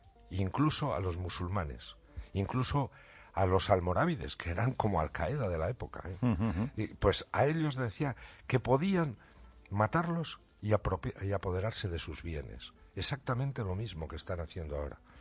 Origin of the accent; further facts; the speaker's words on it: Castilla-La Mancha, Spain; Este rey es muy famoso en mi tierra, en la Alcarria